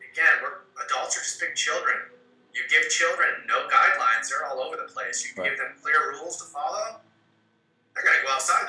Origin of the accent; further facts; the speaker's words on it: Iowa, United States; I grew up in Iowa, small town in Iowa.